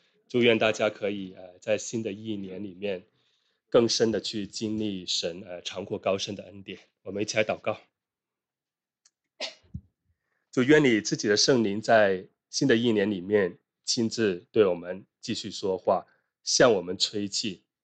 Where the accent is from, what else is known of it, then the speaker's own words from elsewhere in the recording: China; 如果我们要说我们中国人有什么非常有特征的文化，那过年可以说是我们中国人最典型的一个文化